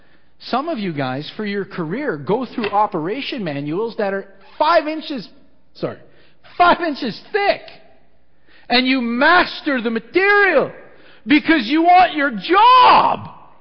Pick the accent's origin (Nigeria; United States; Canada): Canada; Ontario; now in Alberta, Canada; because I'm from Ontario, right? Don't hold that against me.